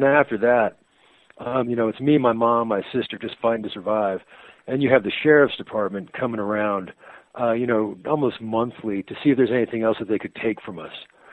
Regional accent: Santa Fe, New Mexico, United States; I was raised out here in Santa Fe, and when I was 11 years old, I came home one day.

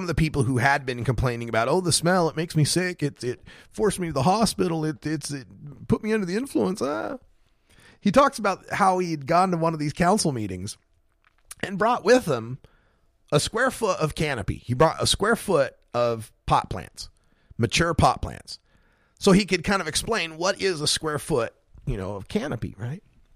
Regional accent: Nampa, Idaho, United States; I recall that I grew up in Nampa, Idaho, on the north side of town

